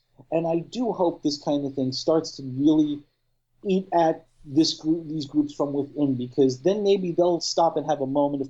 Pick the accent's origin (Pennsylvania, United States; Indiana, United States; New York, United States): New York, United States; I'm from New York, goddammit.